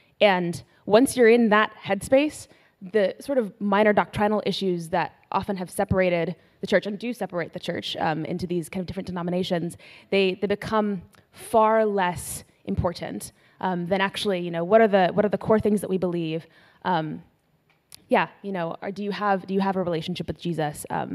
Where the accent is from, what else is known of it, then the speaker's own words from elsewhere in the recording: Philadelphia, Pennsylvania, United States; but grew up in Philadelphia.